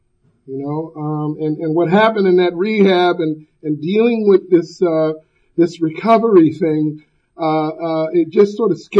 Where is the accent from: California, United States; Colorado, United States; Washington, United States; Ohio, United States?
California, United States; Los Angeles; He is from Compton, I am from Watts.